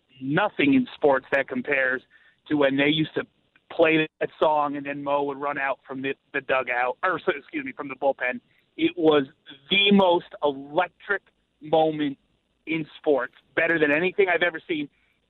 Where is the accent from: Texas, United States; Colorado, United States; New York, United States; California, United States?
New York, United States; So I grew up in New York.